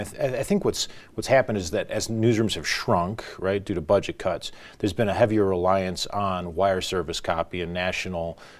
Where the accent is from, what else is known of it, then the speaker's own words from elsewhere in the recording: Illinois, United States; You know, I grew up in Cook County, Illinois, right, just outside of Chicago